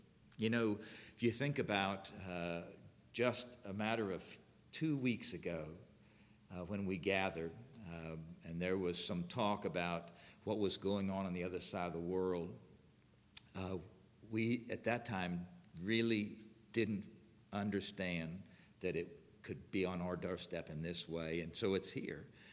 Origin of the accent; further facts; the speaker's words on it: Florida, United States; I grew up in South Florida and had only heard about earthquakes